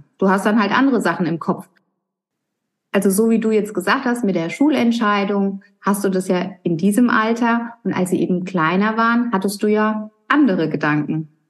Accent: Italy; das Temperament hat er offensichtlich von mir als Italienerin.

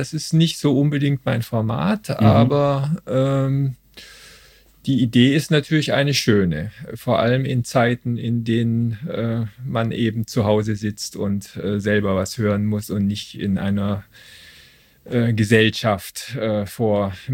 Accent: Stuttgart, Baden-Württemberg, Germany; now in Cologne, Germany; Nein, ich bin kein Kölner. Ich bin aber schon seit 23 Jahren hier und komme ursprünglich aus Stuttgart.

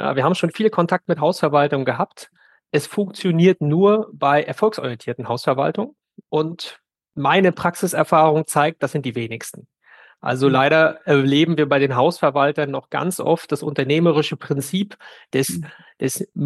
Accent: Northern Germany, Germany; wenn ich als Norddeutscher jetzt hier bei den Norddeutschen auf der Couch sitze

